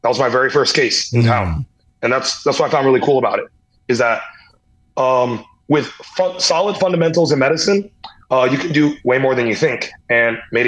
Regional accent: Louisiana, United States; And I'm some dude from Louisiana who did 6 months of ortho at most.

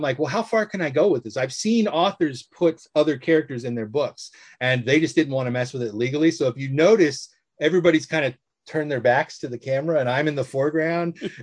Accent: Hawaii, United States; moved away; So I grew up in Hawaii and I would talk about it in the book.

